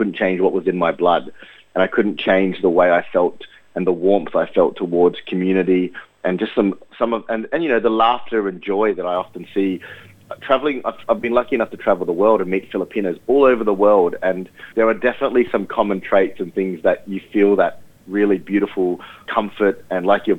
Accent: Australia; born there; accent: Australian; I was born in Australia. My accent is Australian

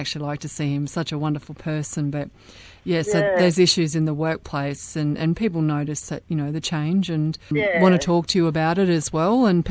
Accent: Logan City, Queensland, Australia; I grew up in Logan City. I've got relatives out at Toowoomba

